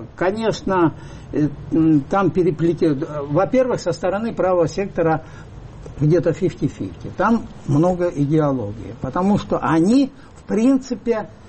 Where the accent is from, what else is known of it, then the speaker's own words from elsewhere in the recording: Dnipro, Dnipropetrovsk Oblast, Ukraine; Я сам из Днепропетровска был на выборах